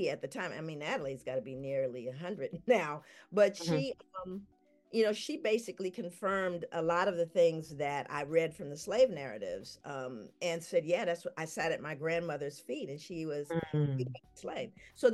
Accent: Los Angeles, California, United States; And as I grew up in South Central, and I grew up hearing things from my people that were disturbing.

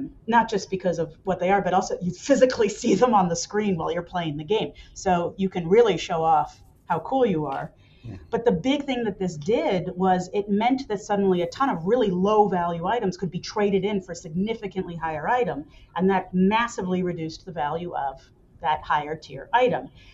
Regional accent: United States; Michael's Austrian and I'm American, so we just, you know, we literally don't speak the same language

